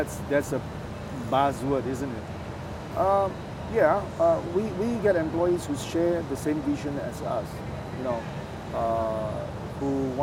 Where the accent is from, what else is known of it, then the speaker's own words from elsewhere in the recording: Penang, Malaysia; partly because I come from Penang, we are very good, we're very tight with our money.